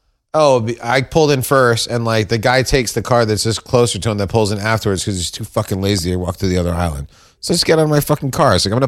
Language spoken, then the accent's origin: English; West Orange, New Jersey, United States; I'm from West Orange.